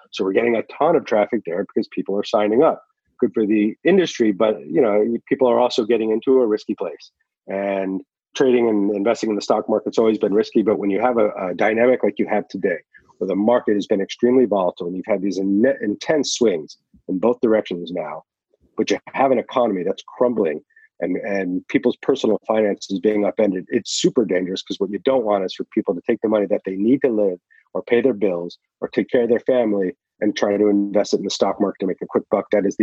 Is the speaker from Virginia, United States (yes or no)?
no; New Mexico, United States; I'm from New Mexico, so I didn't really know what was happening in the New York finance scene.